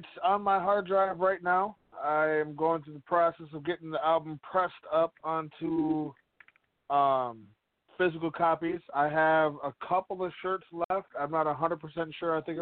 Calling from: Fridley, Minnesota, United States; What's up, Pop? … over here in Fridley, bro.

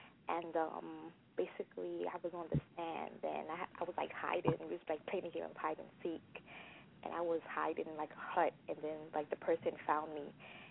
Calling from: Brooklyn, New York, United States; calling again. I'm calling from Brooklyn, New York.

